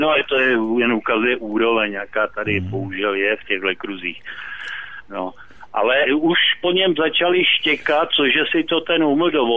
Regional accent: Prague, Czechia; Já jsem z Prahy, takže znám to ze svého okolí.

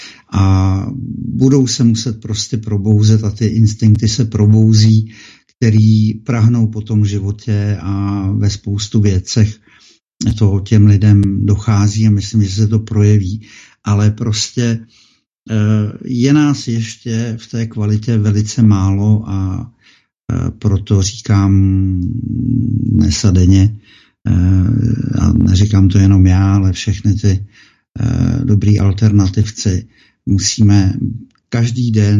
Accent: Bor, Plzeň Region, Czechia; jelikož jsem vyrůstal v Borou Tachova, na Tachovsku mám hodně známých

